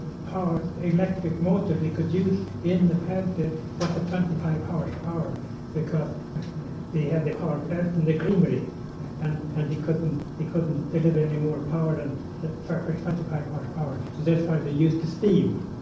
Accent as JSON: {"language": "English", "town": "Edmonton", "region": "Alberta", "country": "Canada", "said": "I come from Edmonton in 1929, and I come up here and just for looking around"}